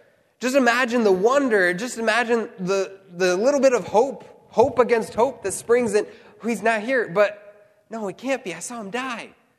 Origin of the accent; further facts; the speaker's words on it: Midwest, United States; And I'm from the Midwest, and so hills don't always work that well with me, right?